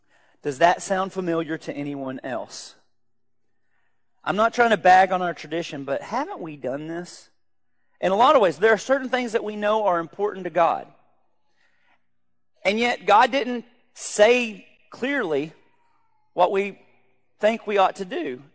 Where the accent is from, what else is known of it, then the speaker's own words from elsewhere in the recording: Arkansas, United States; I'm from Arkansas. I'm used to not having my shoes on.